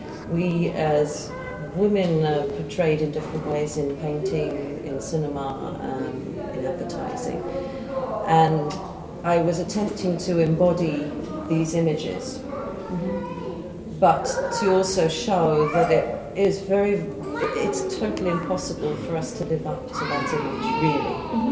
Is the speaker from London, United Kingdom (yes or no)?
yes; London, United Kingdom; Well, I'm an artist. I come from London.